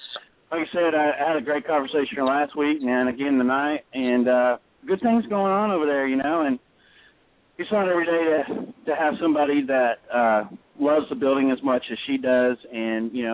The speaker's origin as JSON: {"language": "English", "region": "Ohio", "country": "United States", "said": "No, I'm originally from Ohio, so I'd rather, I particularly like the cold weather a little bit more, and I'm used to, you know, snow on the ground months and months and months of times"}